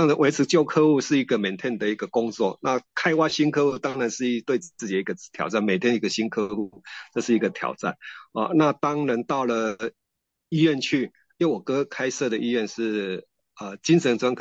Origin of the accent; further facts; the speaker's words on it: Gangshan, Kaohsiung, Taiwan; born there; 主持人好，我自我介绍，我是出生于冈山